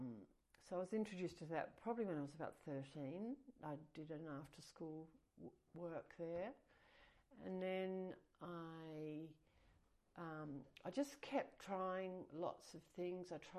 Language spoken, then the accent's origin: English; Ulverstone, Tasmania, Australia; born there; I was born in Ulverston on the northwest coast. My mother was Tasmanian and my father was from Latvia, and he had come to Australia before the Second World War